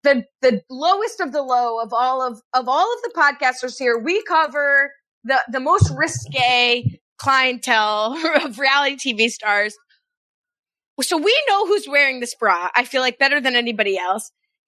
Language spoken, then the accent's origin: English; New Jersey, United States; I'm from Jersey.